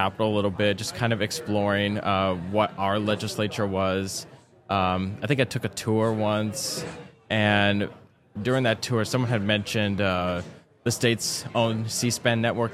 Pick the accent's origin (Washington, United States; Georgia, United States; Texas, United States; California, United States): Washington, United States; also born or lived in Tacoma; I have been a Washingtonian all my life. Yeah. I was born in Tacoma, adopted by my parents just a couple days after I was born. I've lived in the Lewis County area all my life.